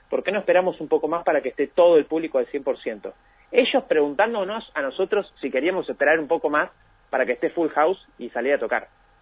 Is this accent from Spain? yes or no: no; Argentina; nosotros siendo de Argentina